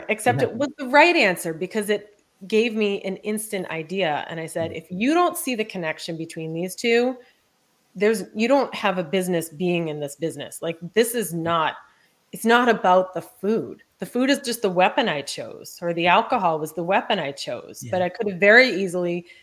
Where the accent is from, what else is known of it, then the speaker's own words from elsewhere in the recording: Boston, Massachusetts, United States; We're from Boston.